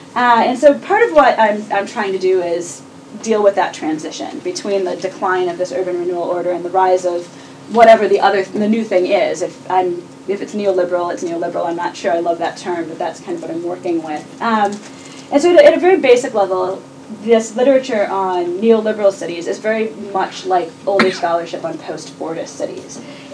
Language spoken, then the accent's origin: English; Michigan, United States; I'm not from Pennsylvania. I did not go to school at Pitt. I'm from Northern Michigan, actually. So I did not grow up steeped in sort of the deindustrialization that I'm writing about here